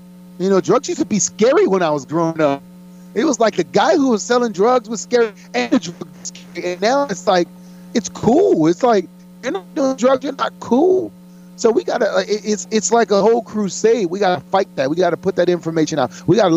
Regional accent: New Orleans, Louisiana, United States; but I mean, being a Ram, growing up in New Orleans as a Saint, we just don't like the 49ers.

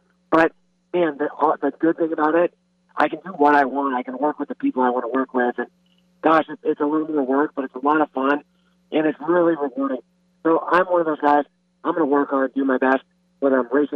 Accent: Clearwater, Florida, United States; born there; I was born in Clearwater, so I'm awesome.

